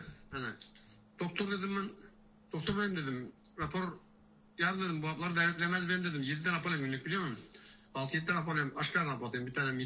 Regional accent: Ödemiş, İzmir, Turkey; Ben Ödemişliyim efendim.

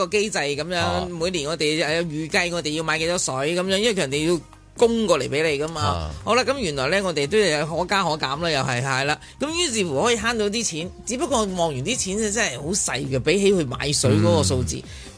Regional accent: Guangdong, China; 如果用我哋广东人好中意用，哇，水头好充足啊！

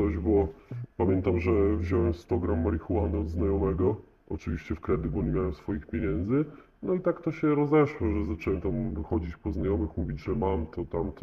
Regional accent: western Poland, Poland; Pochodzę z dużego miasta na zachodzie Polski.

